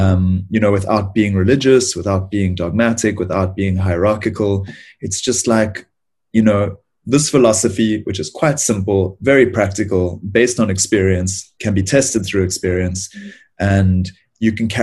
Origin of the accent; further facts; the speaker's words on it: Cape Town, Western Cape, South Africa; So, I was raised in Cape Town without any particularly spiritual background or infrastructure, we might say